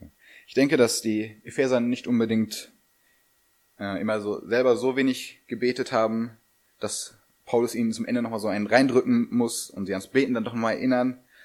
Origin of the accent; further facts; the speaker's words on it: North Rhine-Westphalia, Germany; die Lenne ist für mich so ein Zeichen meiner Heimat, da bin ich auch besonders froh, da drin getauft worden zu sein.